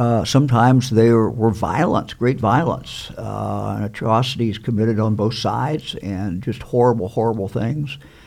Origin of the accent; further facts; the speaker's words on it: Yellow Springs, Ohio, United States; Fran and I, of course, grew up not too far from Old Town. We grew up here in Yellow Springs